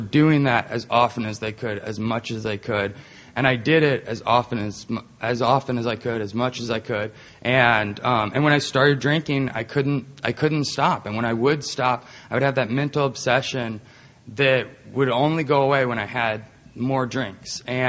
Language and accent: English; Georgia, United States; And I'm from Georgia, by the way. Everybody's repped there where they're from. So, yeah, I'm from here. Welcome. But I was born and raised here